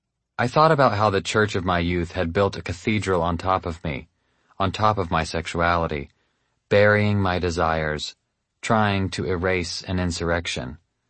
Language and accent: English; United States; As an American, my assumptions about Mexico were formed in ignorance.